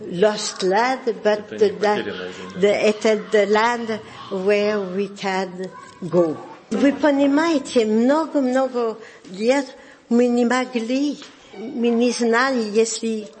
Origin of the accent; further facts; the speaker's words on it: France; born there; Russian is a second language; потому что я родилась во Франции, эмигрант.